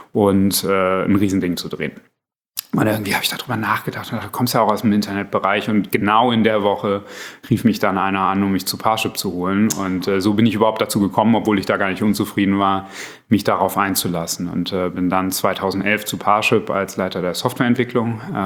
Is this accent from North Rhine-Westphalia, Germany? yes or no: no; Berlin, Germany; Ich bin eigentlich Berliner